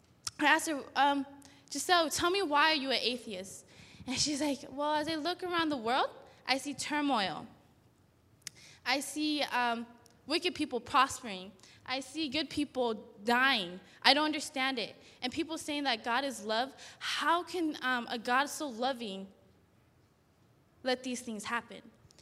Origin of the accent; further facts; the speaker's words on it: Sacramento, California, United States; I'm originally from Sacramento.